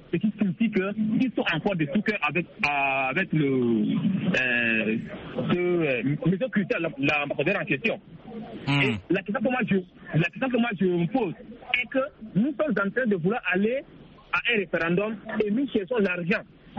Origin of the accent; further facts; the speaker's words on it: Chad; now in Cameroon; je suis tchadien, mais je suis au Cameroun.